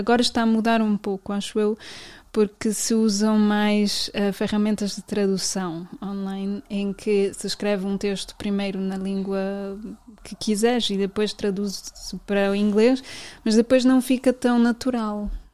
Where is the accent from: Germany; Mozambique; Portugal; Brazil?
Germany; Berlin; Portuguese is a second language; moved away; Eu nasci em Berlim e quando vivia na Alemanha vivia em Berlim, e Berlim tem o seu a sua maneira de falar